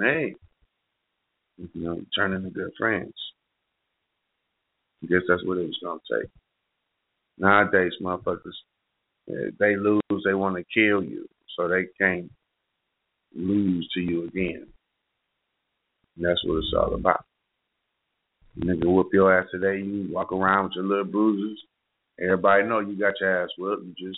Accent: Cleveland, Ohio, United States; but go Cavs, what can I say? I'm from Cleveland.

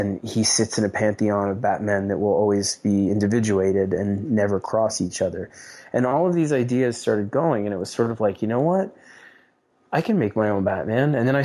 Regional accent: New York City, New York, United States; You know, I grew up in the Lower East Side in Manhattan.

